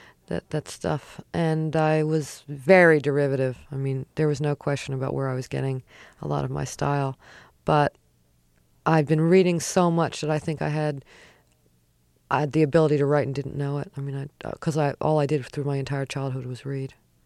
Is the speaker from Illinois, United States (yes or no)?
no; Philadelphia, Pennsylvania, United States; Yeah, I'm from Philadelphia.